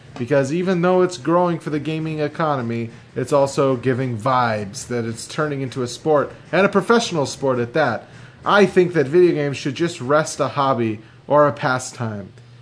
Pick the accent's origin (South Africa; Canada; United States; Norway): Canada; So yes, I'm Canadian